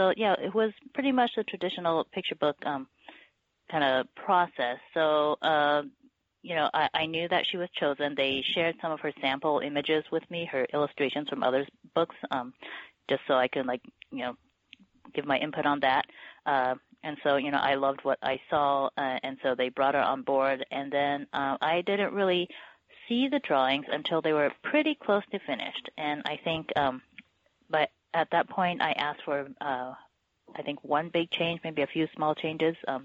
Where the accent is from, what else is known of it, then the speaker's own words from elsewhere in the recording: Taiwan; now in United States; And growing up in Taiwan, my maternal grandmother was one of my main caretakers.